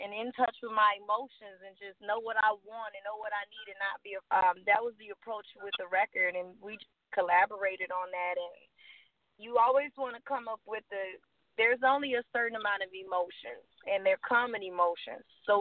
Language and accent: English; Memphis, Tennessee, United States; I am from Memphis, Tennessee.